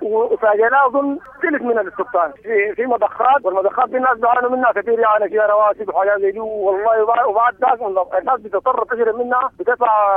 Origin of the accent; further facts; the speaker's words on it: Sudan; نحن بغرية في ولاية سنار.